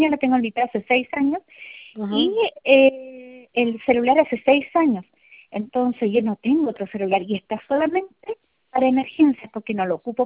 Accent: Chile; yo soy castellana, chilena castellana

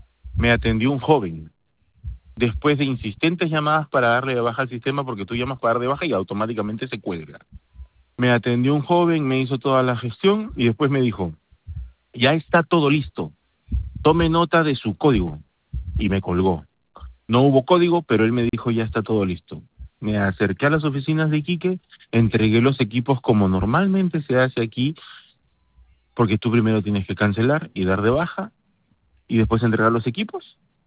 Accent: Peru; now in Chile; Yo estoy en Chile. Soy peruano, vivo hace un montón de años acá.

